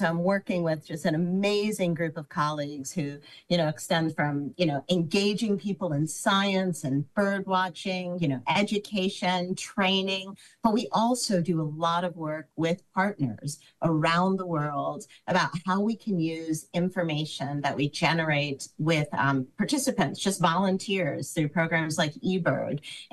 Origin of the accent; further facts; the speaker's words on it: Schenectady, New York, United States; I grew up in Schenectady, New York. So outside for me was actually alleyways